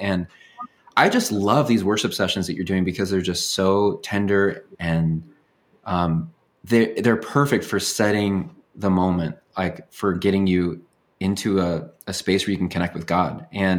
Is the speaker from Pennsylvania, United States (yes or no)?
no; California, United States; we were in like Southern California in the Vineyard church in like the, you know, late 80s, early 90s.